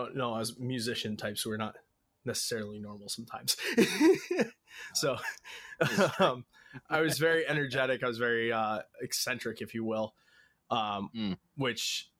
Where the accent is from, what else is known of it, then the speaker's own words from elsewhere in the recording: Somers, Connecticut, United States; moved away as an adult; now in Ludlow, United States; So I grew up in Somers, Connecticut. I was born and raised there. Grew up. I was there until I was 23 or 24. That's when I moved out here, to Ludlow.